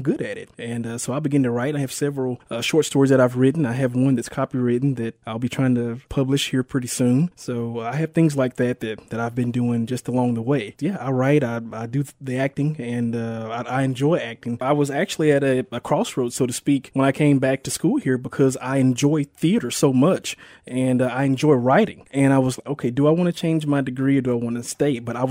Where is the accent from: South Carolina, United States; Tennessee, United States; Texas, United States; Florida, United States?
Texas, United States; Paris; now in Greenville, United States; Paris, Texas. Born and raised.